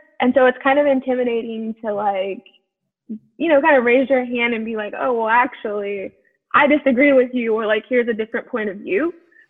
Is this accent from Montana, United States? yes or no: no; South Carolina, United States; I was born and raised in the South, in South Carolina